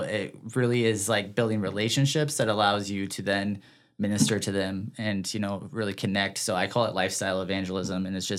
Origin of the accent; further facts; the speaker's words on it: Peoria, Illinois, United States; also born or lived in Michigan; You know, it's amazing because when I first moved here, I grew up in Peoria, Illinois.